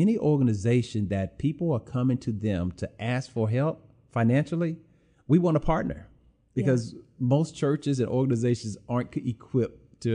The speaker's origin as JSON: {"language": "English", "town": "Memphis", "region": "Tennessee", "country": "United States", "said": "I would tell them I'm from Memphis."}